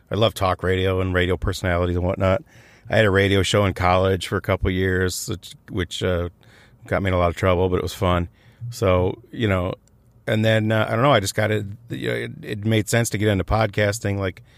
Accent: United States; Yes, I don't really have a big desire to go to any of the foreign parks. I'm all American.

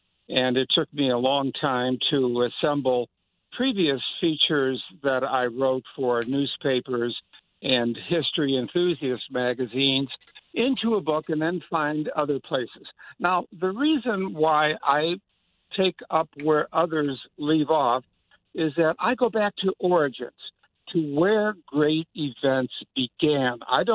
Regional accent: Chicago, Illinois, United States; And I'm from Chicago.

